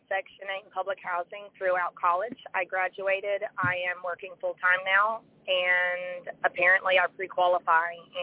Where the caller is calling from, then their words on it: Tennessee, United States; I am calling from Tennessee.